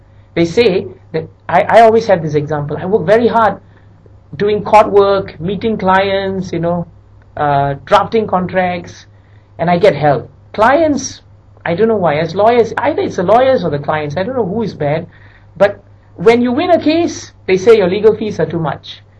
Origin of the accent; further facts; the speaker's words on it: Singapore; And, you know, I'm a Singaporean, never felt an earth tremble, you know.